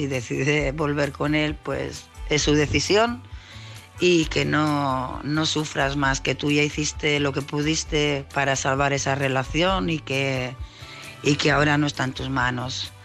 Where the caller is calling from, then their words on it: Tarragona, Catalonia, Spain; de Tarragona